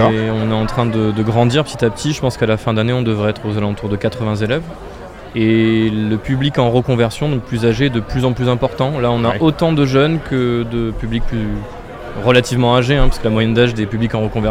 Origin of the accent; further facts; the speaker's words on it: Bergerac, Nouvelle-Aquitaine, France; born there; je suis né à Bergerac. J'étais parti pour mes études et j'ai travaillé à l'étranger quelques années. Et je suis revenu ici